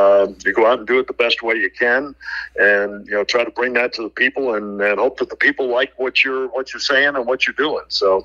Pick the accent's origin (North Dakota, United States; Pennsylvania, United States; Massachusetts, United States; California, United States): Massachusetts, United States; Boston; now in New York, United States; And here I am still in New York after all these years, a Bostonian in New York. But I guess I'm officially a New Yorker now.